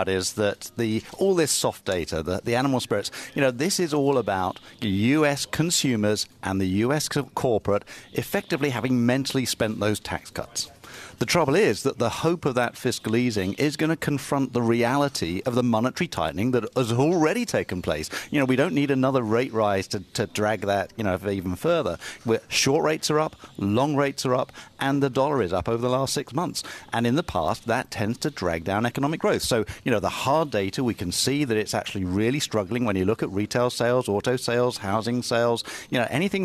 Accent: United Kingdom; I'm a Brit. I'm a Brit.

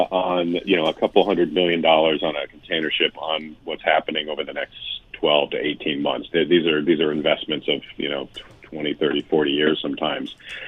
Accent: St. Louis, Missouri, United States; So Mayview stuck out to me because because I'm from St. Louis.

